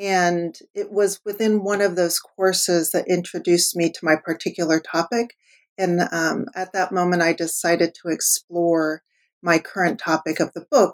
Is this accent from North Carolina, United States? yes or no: no; California, United States; So I grew up in the Bay Area.